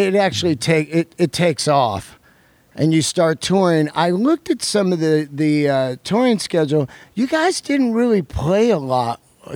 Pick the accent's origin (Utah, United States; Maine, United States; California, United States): California, United States; San Francisco Bay Area; I grew up in San Francisco Bay Area